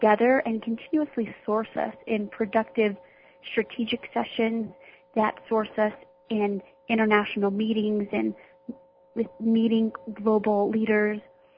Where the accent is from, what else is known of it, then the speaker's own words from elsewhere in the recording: Midwest, United States; I grew up in the Midwest, and I had amazing parents.